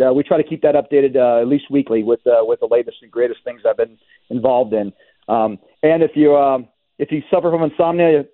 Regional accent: Arizona, United States; right here in my home state of Arizona and along the Southwest border.

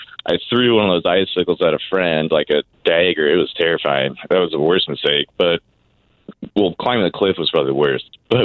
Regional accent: Washington, United States; we grew up around Puget Sound all of our life

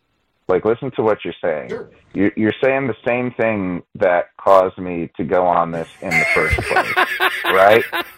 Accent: Cleveland, Ohio, United States; because I grew up in Cleveland, guys.

